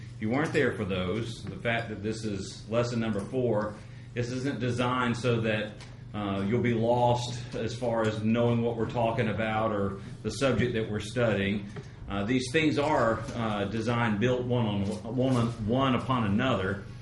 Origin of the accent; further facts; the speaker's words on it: Columbia, South Carolina, United States; I'm from Columbia, South Carolina, but I was graciously invited to come and to preach for the church here this week